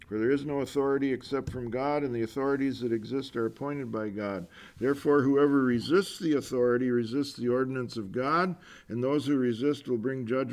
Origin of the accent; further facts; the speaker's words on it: Minnesota, United States; I'm an American. I live in a state called Minnesota.